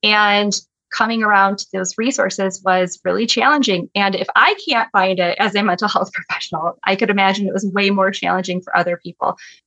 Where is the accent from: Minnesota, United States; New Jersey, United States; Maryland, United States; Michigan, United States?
Michigan, United States; I'm originally from Michigan. Remember, I used to be there.